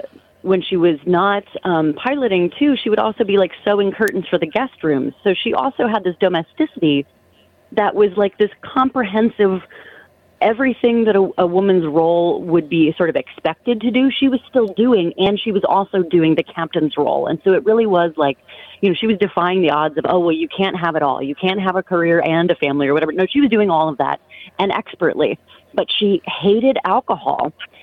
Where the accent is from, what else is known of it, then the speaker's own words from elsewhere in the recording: Cincinnati, Ohio, United States; so these are Cincinnati-based ghost stories, and I'm from Cincinnati